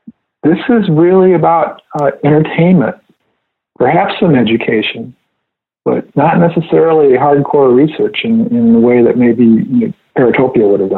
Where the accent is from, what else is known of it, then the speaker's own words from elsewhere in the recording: Iowa, United States; When I was growing up in Western Iowa